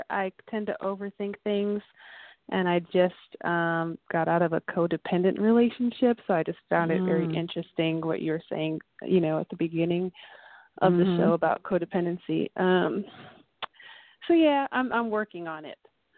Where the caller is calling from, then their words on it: Atlanta, Georgia, United States; I'm in Atlanta.